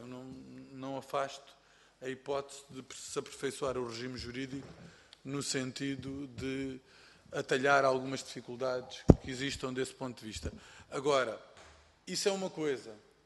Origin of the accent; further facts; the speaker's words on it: Algarve, Portugal; eu sou do Algarve